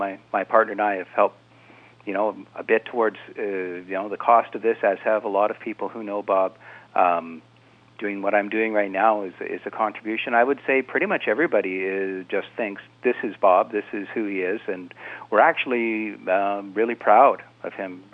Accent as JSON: {"language": "English", "country": "Canada", "said": "particularly as a Canadian"}